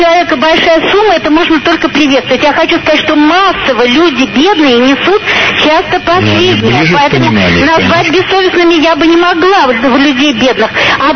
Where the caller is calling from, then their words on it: Moscow, Russia; Я из Москвы